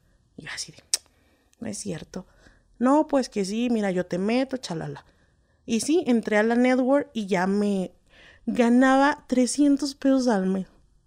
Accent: Ciudad Nezahualcóyotl, State of Mexico, Mexico; yo tengo 32 años, soy de Ciudad Nezahualcóyotl, Estado de México

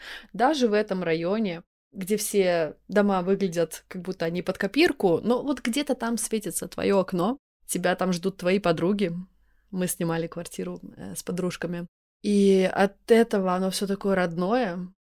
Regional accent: Pärnu, Pärnu County, Estonia; now in Tallinn, Estonia; Я росла в Пярну, у нас было два дома напротив друг друга, пятиэтажных. Это вот весь наш район был.

